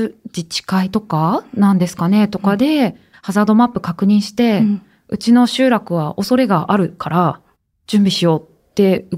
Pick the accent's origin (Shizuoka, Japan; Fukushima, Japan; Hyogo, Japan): Fukushima, Japan; あの私は実家福島の方なんですけど